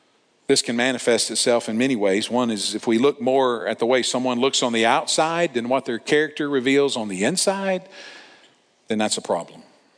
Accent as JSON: {"language": "English", "region": "Tennessee", "country": "United States", "tie": "born or raised there", "said": "I was also looking up some laws in my home state of Tennessee, and man, am I embarrassed."}